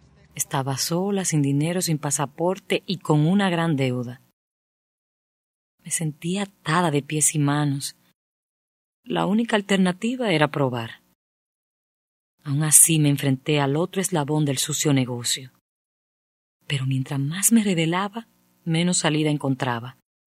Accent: Dominican Republic; De República Dominicana.

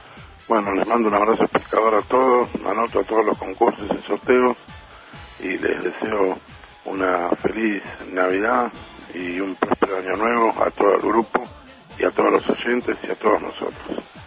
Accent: San Justo, Buenos Aires Province, Argentina; de San Justo

